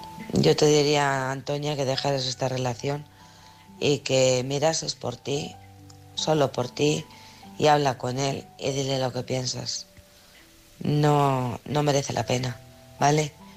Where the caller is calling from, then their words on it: Alcorcón, Community of Madrid, Spain; de Alcorcón.